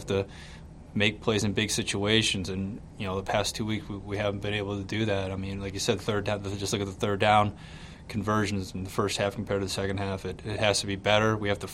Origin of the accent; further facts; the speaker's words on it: East, United States; I grew up in the East my whole life, so I'm used to playing in the cold weather.